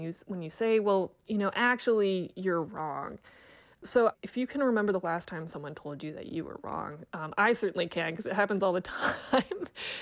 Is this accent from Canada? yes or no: yes; Saskatoon, Saskatchewan, Canada; born there; I was born in Saskatoon.